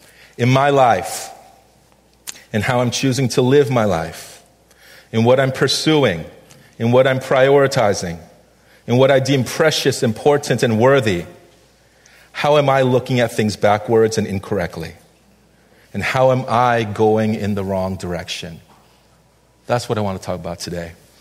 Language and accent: English; Connecticut, United States; I grew up in Connecticut. My school was not diverse at all. I was the only Korean kid in my grade.